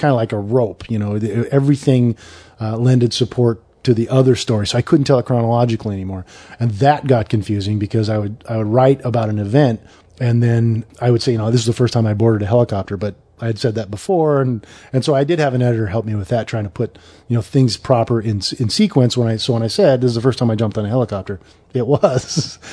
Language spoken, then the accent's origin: English; Kalispell, Montana, United States; I went to my hometown in Kalispell, Montana to do a book signing there.